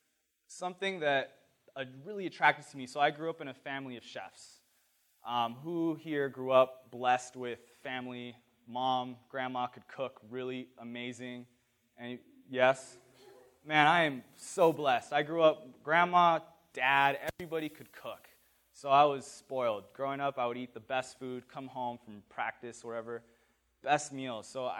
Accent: Riverside, United States; I grew up in the Riverside community. Who knows Riverside here?

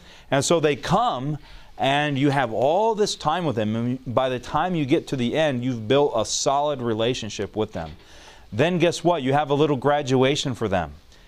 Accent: Alabama, United States; I am from Alabama, but I wasn't born there. When I get rushed at times, my accent starts coming out

